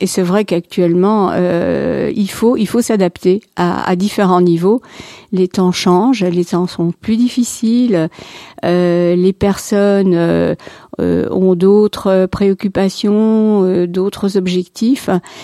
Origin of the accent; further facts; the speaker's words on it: France; Comme je suis française, je fais un petit clin d'œil.